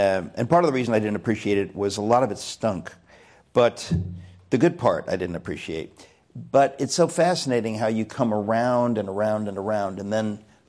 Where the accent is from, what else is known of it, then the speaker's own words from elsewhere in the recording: Danbury, Connecticut, United States; we went to the Good Friday service in the church I grew up in Danbury, Connecticut.